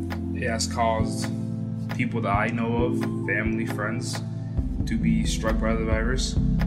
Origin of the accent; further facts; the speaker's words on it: Denison, Iowa, United States; I am from Denison, Iowa. I'm 18 years old. Denison is a meat packing plant town that supplies a lot of jobs to immigrants and people of minority.